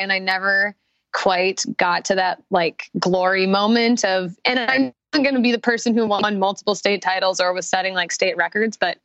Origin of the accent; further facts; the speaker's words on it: Perham, Minnesota, United States; I'm from Perham and I'm from Ottertail County. So that's pretty exciting. I grew up in a town of about 3,000 people population wise.